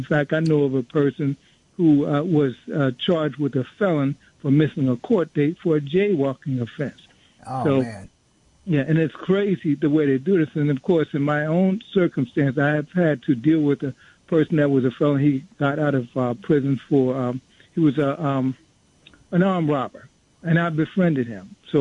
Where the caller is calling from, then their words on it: Plainfield, United States; I'm calling you from Plainfield.